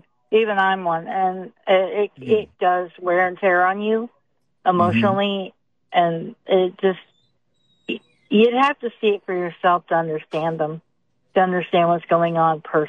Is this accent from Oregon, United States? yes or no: no; Tulsa, Oklahoma, United States; even in my hometown of Tulsa, they're going to keep going back.